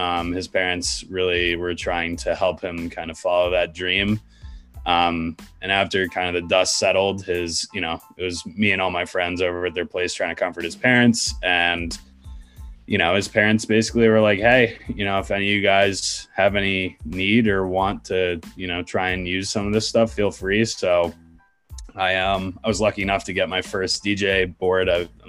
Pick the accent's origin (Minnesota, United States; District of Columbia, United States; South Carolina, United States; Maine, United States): District of Columbia, United States; Washington; I'm from Washington, D.C., Northern Virginia area.